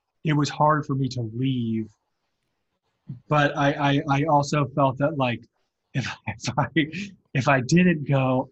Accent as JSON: {"language": "English", "town": "Columbia", "region": "Missouri", "country": "United States", "tie": "born or raised there", "said": "I grew up in Columbia, Missouri."}